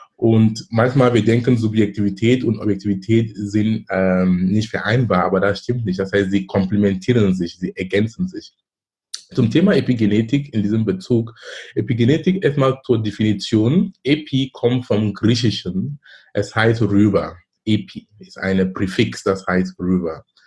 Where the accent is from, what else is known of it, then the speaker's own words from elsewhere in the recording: Cameroon; German is a second language; moved away as an adult; now in Germany; Ich komme ursprünglich aus Kamerun. Ich lebe in Deutschland seit fast 20 Jahren. Bin damals gekommen wegen Studium.